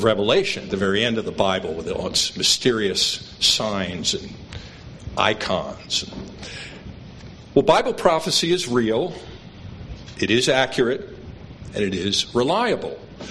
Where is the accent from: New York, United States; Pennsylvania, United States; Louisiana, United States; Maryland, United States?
Pennsylvania, United States; Philadelphia; I was just a young lad growing up in Philadelphia, out in the suburbs there